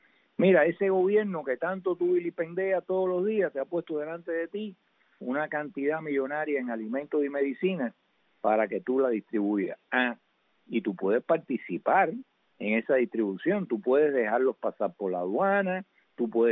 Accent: Cuba; más allá de que somos cubanos, más allá de que es nuestra patria, más allá de que es nuestro pueblo

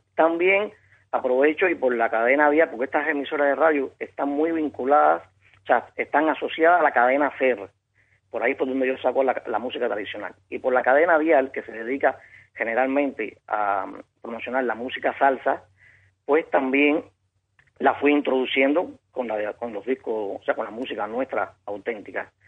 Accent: Cuba; oye, yo soy cubano.

